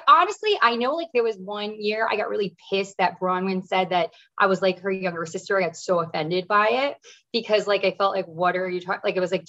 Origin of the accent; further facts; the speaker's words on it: East Coast, United States; I'm from the East Coast. We serve each other up.